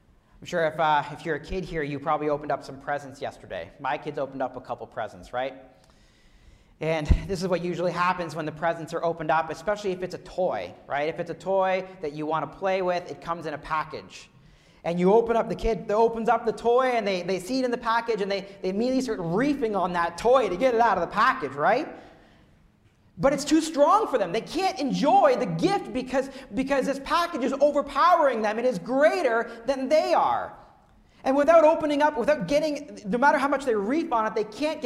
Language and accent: English; Ottawa, Ontario, Canada; I grew up in Ottawa. I can't count the number of times I've skated on that rink.